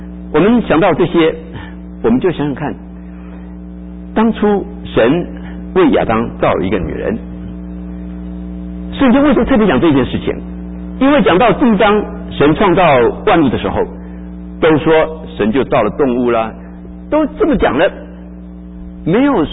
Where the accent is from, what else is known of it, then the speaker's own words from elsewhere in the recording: China; 我们中国人就是把所有的好话坏话都给